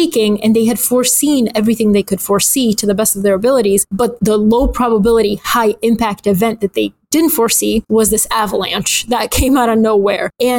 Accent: Atlanta, Georgia, United States; I grew up in Atlanta. CNN is based in Atlanta.

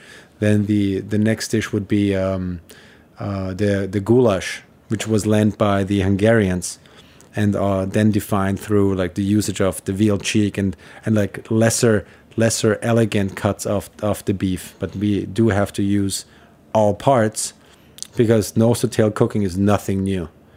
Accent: Vienna, Austria; moved away as an adult; now in United States; I am from Vienna. I grew up there, and I moved to the U.S. when I was 21. So, like, I think my formative years, being young at least for American standards, was in Vienna.

